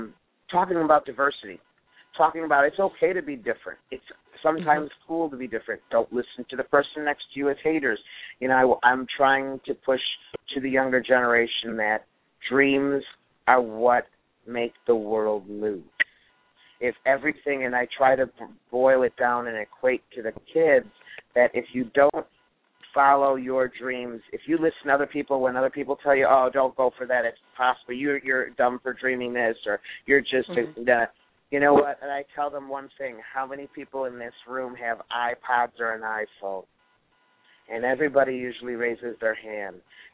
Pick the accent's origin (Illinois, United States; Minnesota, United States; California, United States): Illinois, United States; Schaumburg; I'm Schaumburg. I'm born and raised in Schaumburg High School.